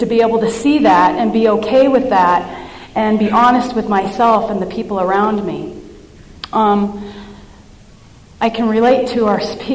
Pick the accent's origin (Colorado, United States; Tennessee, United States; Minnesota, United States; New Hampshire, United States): Colorado, United States; Denver; born there; I was born in 1960 in Denver, Colorado.